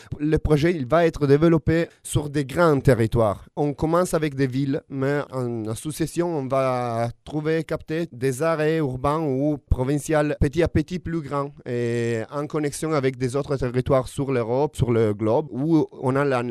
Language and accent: French; Cuneo, Piedmont, Italy; Voilà le projet que je suis en train de développer chez moi à Cuneo, sur l'autre côté des Alpes.